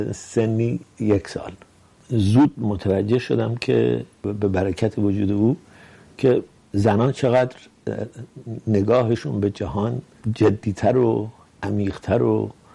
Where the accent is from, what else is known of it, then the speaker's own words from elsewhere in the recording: Tehran, Tehran Province, Iran; born there; من در تهران به دنیا آمدم، در خیابان ملک شعرهای بهار که خوشبختانه هنوزم ملک شعرهای بهار نام داره، در سال 1327.